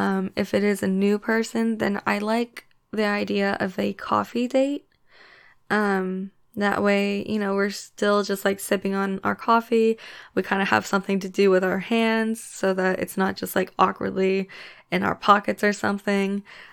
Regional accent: the South, United States; I'm from the US, I'm from the South, and then I'm also Korean, so I guess just a mix of those.

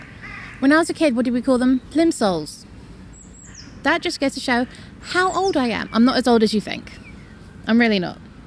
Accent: London, United Kingdom; Where am I from? I'm from London. Very, very, very London.

